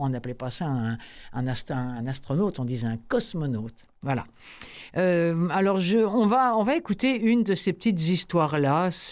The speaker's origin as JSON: {"language": "French", "region": "Normandy", "country": "France", "said": "Moi, je sais que chez nous, en Normandie, il y a encore des trous dans les forêts"}